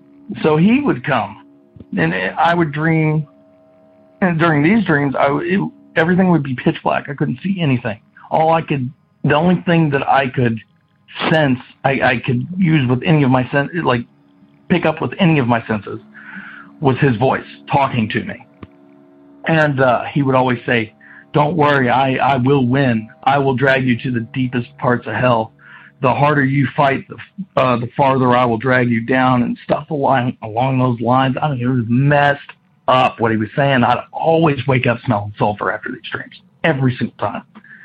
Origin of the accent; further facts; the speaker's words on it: Kentucky, United States; I'm from Kentucky.